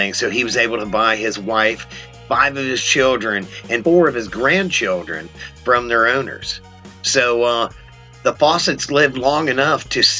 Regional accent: Cincinnati, Ohio, United States; This is a cemetery that is in my hometown. As a matter of fact, it's truly just a few miles away from where I grew up.

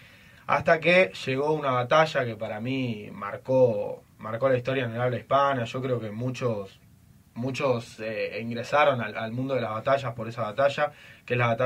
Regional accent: Vicente López, Buenos Aires Province, Argentina; Soy de Vicente López, así que...

